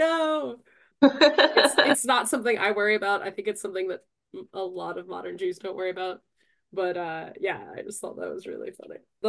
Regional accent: New Mexico, United States; I was just very excited about green chilies because I'm from New Mexico and that's what we eat there.

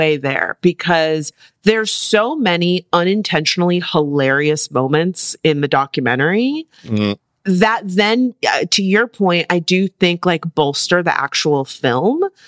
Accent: Bronx, New York, United States; that I heard when I was growing up in the Bronx. You remember I'm from the Bronx. This is one that we told on the block.

